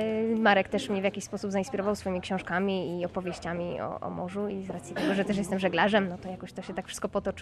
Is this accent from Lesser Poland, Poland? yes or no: yes; Kraków, Lesser Poland, Poland; Ja jestem z Krakowa, tutaj studiuję